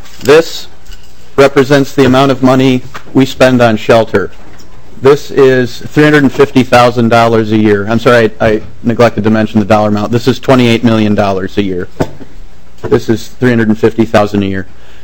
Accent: Minnesota, United States; But as a Minnesotan, I think we need to do better for people at risk of losing their housing or experiencing homelessness.

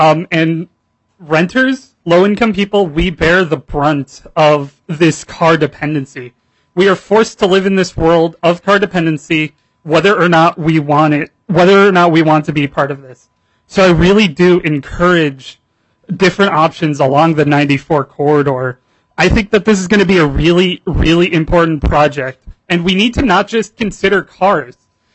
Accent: Burnsville, Minnesota, United States; I grew up in Burnsville, one of the most car-dependent places here in the Twin Cities Metro.

